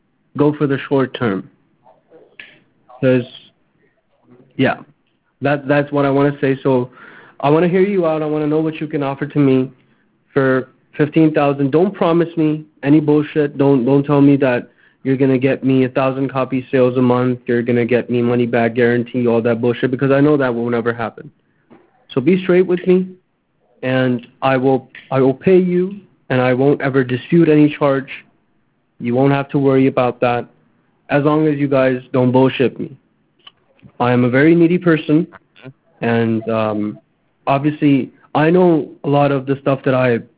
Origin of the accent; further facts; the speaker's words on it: Pakistan; I'm a Pakistani Christian.